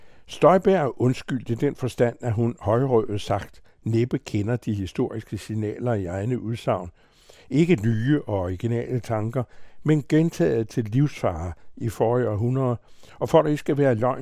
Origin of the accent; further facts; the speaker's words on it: North Denmark Region, Denmark; born there; now in Brovst, Denmark; Født i Nordjylland, bosat i Brovst